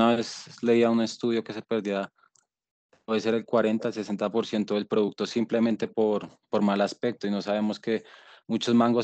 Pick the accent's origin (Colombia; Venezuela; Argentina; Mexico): Colombia; nosotros como colombianos no sabemos consumir nuestro propio producto